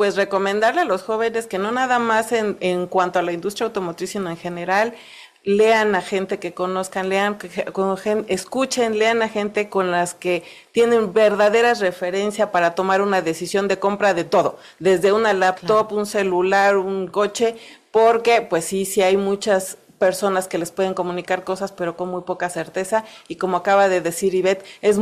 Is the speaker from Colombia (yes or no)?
no; Mexico; Soy la única mexicana que forma parte del jurado internacional del Women's World Wildcard of the Year.